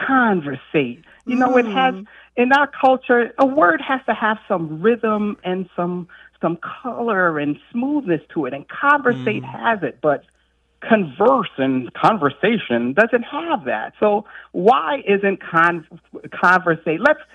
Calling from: Charleston, South Carolina, United States; Hi, hello. … from Charleston, South Carolina.

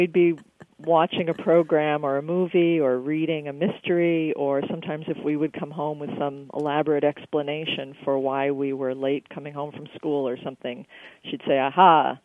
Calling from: Green Bay, Wisconsin, United States; I'm calling from Green Bay, Wisconsin.

